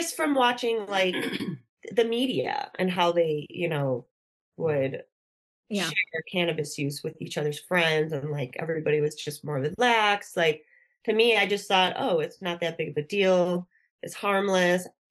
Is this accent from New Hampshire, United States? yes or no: no; Illinois, United States; Growing up in Illinois, I know it's very different than the culture in California